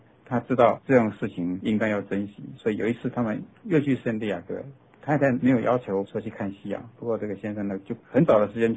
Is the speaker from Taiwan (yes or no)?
yes; Taiwan; 你看，我们台湾人在称配偶这个坎趣味，牵手的